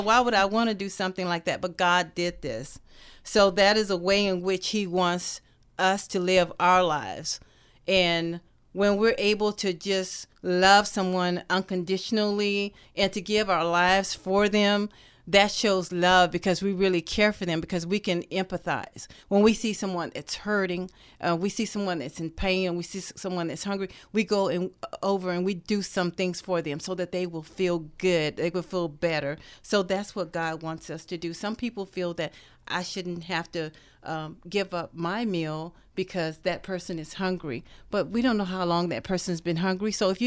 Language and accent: English; the South, United States; But I am from the South, so we have a tendency to want to really engage with people and to talk a lot.